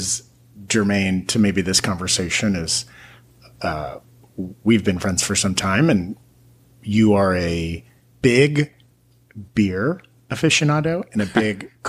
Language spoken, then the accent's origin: English; the South, United States; Like my mind growing up in the South, it's like peaches and watermelons.